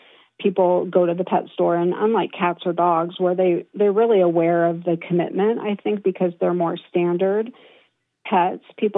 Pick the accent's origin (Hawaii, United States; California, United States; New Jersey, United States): California, United States; Oh, I grew up pretty much all over California.